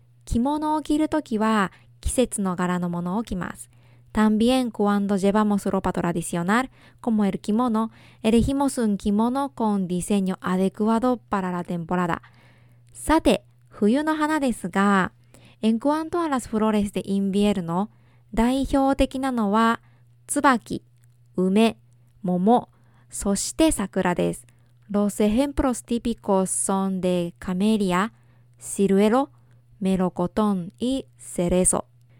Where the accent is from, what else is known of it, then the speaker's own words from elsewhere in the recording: Japan; Soy japonesa e intérprete de español.